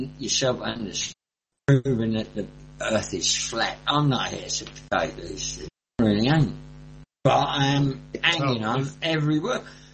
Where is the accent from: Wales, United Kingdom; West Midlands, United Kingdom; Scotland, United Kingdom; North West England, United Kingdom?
West Midlands, United Kingdom; Birmingham; because I'm from Birmingham